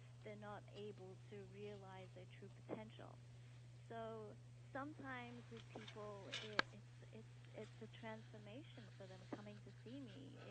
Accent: England, United Kingdom; moved away as an adult; also born or lived in Malaysia; now in Canada; Well, I was born in Malaysia. I grew up in England. I was educated in England, and then I emigrated to Canada over 26 years ago now. So I reside in Canada.

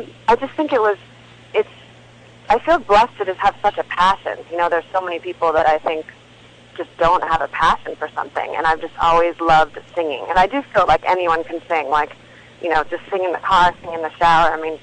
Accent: Clarks Summit, Pennsylvania, United States; I grew up in Pennsylvania. I grew up in northeast Pennsylvania, a little town called Clark Summit. It's right outside of Scranton.

